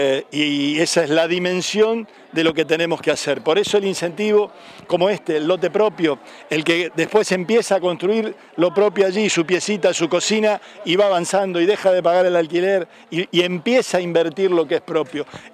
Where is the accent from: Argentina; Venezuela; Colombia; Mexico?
Argentina; Rafaela, Santa Fe; Yo soy de Rafaela